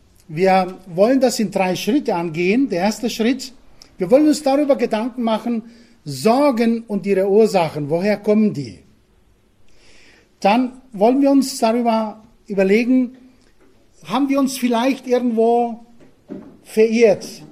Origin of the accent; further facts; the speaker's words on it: Crete, Greece; moved away as an adult; now in Germany; Nein, ich bin auf Kreta geboren und aufgewachsen. 19 Jahre habe ich dort verbracht, bis meine jetzige Frau kam. Und sie hat mich nach Bayern entführt.